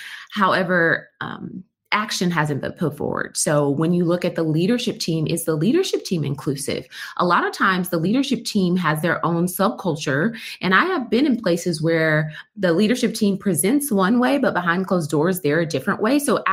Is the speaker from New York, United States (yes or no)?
no; Texas, United States; now in Las Vegas, United States; I'm located in Las Vegas, but I am a Texan.